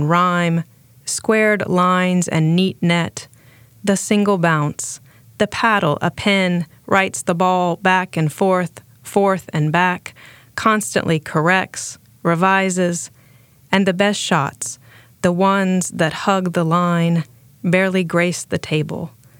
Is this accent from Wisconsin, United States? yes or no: no; Arkansas, United States; I was born and raised in Arkansas.